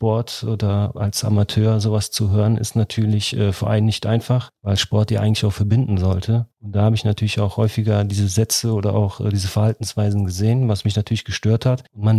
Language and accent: German; Auerberg, Germany; ich bin in Auerberg aufgewachsen, es war eine türkische Siedlung, also eine klassische Arbeiterfamilie, die bei damals VW Aluminium gearbeitet haben.